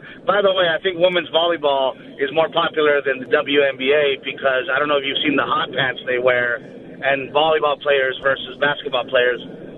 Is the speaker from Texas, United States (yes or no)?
yes; Portland, Texas, United States; now in Los Angeles, United States; Man, I grew up in Gregory, Portland, Texas, which is right outside of Corpus Christi, and then recently the wife and I just got a place in New Braunfels, Texas, so we're spending a lot more time back in my home country of Texas